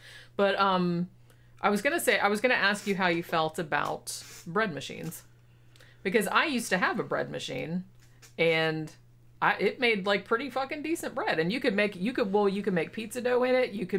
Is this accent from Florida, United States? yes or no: yes; Daytona, Florida, United States; near where we grew up in Daytona